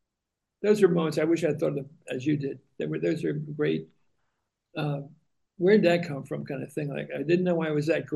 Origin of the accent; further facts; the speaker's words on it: United States; I grew up right near Washington's Crossing, where George Washington took our troops